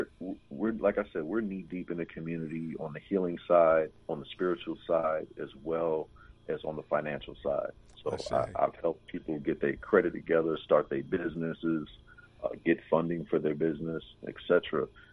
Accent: Columbus, Georgia, United States; now in Atlanta, United States; Originally, I'm from Columbus.

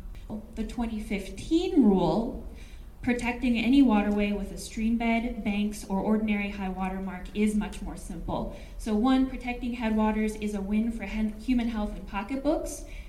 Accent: Appalachia, United States; also born or lived in Michigan; It's because I grew up in Appalachia where we could not drink our well water. It's because I lived in Michigan during the Flint water crisis.

